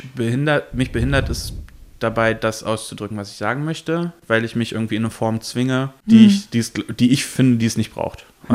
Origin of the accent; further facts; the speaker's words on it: Salzgitter, Lower Saxony, Germany; ich bin dann in Salzgitter groß geworden, ist in Südniedersachsen eine eher struktur- und sozial schwache Gegend, wo wenig kulturelles Angebot ist